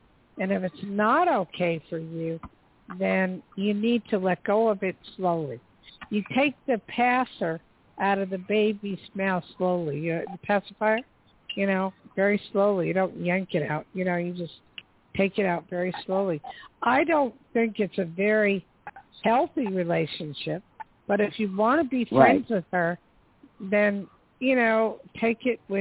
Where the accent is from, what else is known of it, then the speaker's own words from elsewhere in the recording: New Jersey, United States; I grew up in Jersey, but I spent most of my time in New York on 45th Street by all the theaters.